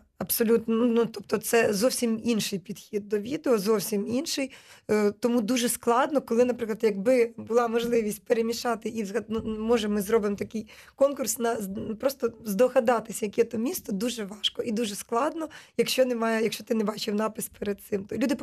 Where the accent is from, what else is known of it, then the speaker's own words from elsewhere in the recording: Korostyshiv, Zhytomyr Oblast, Ukraine; Коростище, це моє рідне місто, і воно доволі маленьке. Там 28 тисяч населення, це 100 кілометрів звідси